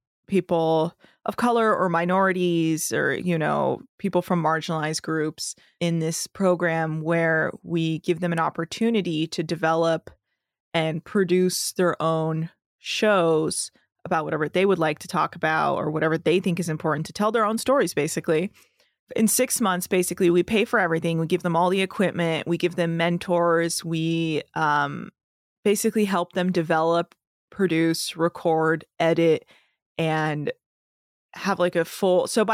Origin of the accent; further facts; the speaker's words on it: California, United States; I grew up in the Bay Area of California. And so our parents put us in Persian, like speaking and writing classes.